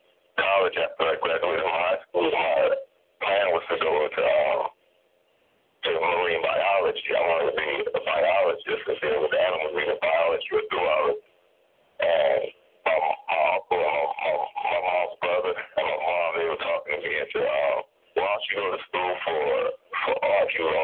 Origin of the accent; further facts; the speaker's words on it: Virginia, United States; I was born in North Virginia. And there I was raised by my mom.